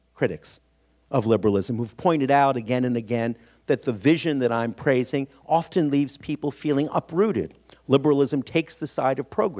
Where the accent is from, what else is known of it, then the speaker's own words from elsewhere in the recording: Philadelphia, Pennsylvania, United States; I feel it every time I come back here to my hometown of Philadelphia, and I witness small transformations, and I resist them.